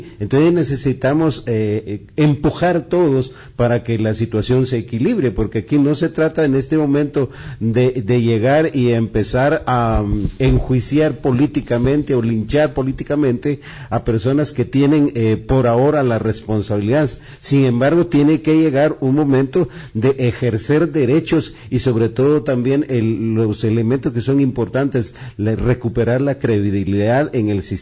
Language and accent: Spanish; Guatemala; todos somos guatemaltecos y en eso estamos de acuerdo